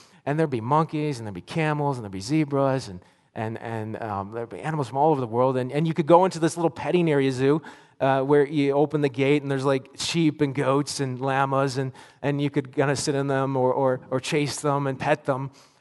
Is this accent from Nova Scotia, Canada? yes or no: yes; Nova Scotia, Canada; I grew up in Nova Scotia. And not far from this little zoo that was down the road from me called Oaklawn Farm Zoo.